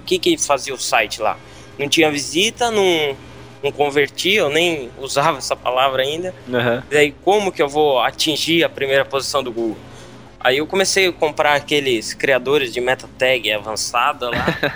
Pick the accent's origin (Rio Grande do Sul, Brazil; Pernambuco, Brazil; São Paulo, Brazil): São Paulo, Brazil; Nazaré Paulista; Sou de Nazaré pessoal. Paulista, interior de São Paulo.